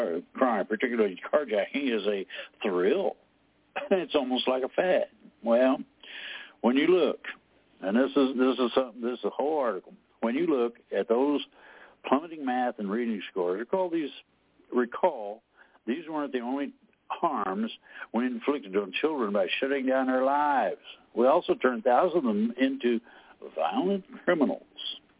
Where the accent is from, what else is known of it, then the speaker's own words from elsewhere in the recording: Indiana, United States; Comes from my home state of Indiana.